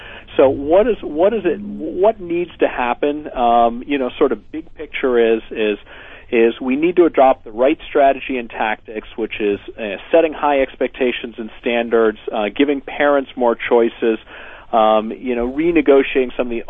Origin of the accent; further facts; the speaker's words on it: United States; It offends me as an American.